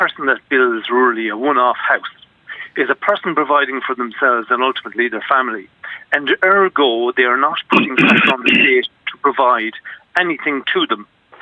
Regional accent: Ireland; just as an Irish citizen.

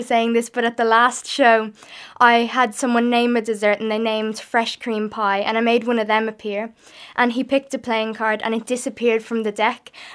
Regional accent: Balrothery, Leinster, Ireland; I'm from Balrothery, and anyone who knows that area, there was more people in the audience than there was in my village

